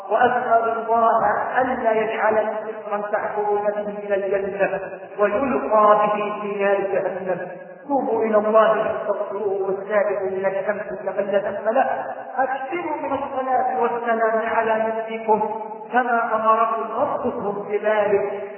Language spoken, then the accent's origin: Arabic; Egypt; اللهم احفظ بلدنا مصر